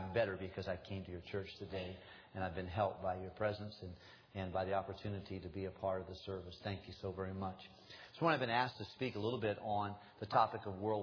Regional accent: Tennessee, United States; But my mom is still alive, and we're from Tennessee originally.

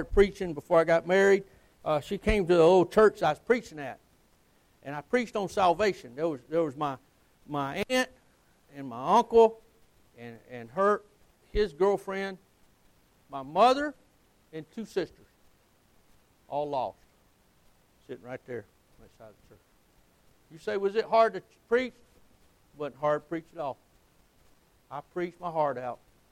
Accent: Alabama, United States; You know, I have an advantage over most people, you know, because I'm from Alabama.

